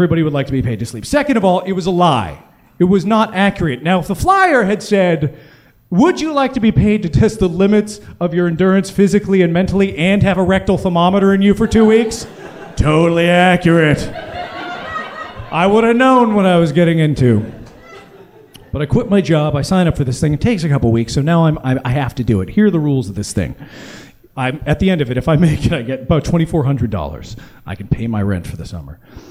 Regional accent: United States; I just made shit up because I'm an American.

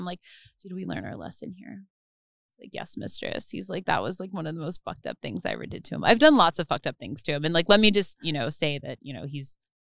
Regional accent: New Jersey, United States; I'm I'm from New Jersey

